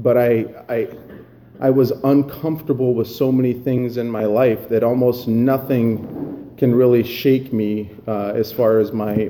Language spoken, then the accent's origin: English; North Dakota, United States; And yes, I was born and raised in North Dakota.